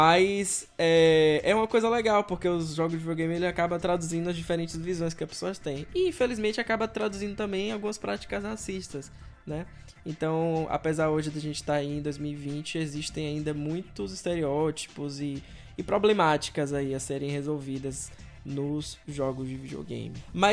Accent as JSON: {"language": "Portuguese", "country": "Brazil", "said": "a minha experiência enquanto brasileiro, enquanto latino, enquanto negro."}